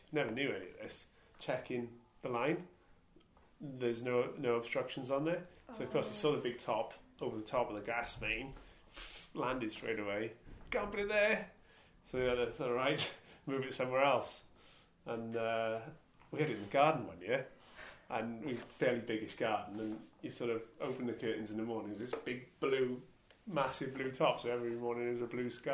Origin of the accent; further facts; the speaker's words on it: Bridgend, Wales, United Kingdom; And I'm from Bridgend.